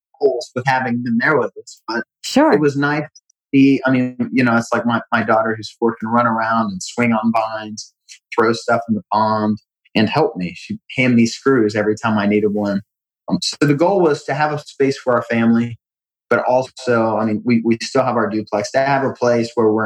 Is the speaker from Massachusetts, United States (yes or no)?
no; Ohio, United States; growing up in Southern Ohio in the middle of nowhere, it had a very good and a very big impact on me when I was younger.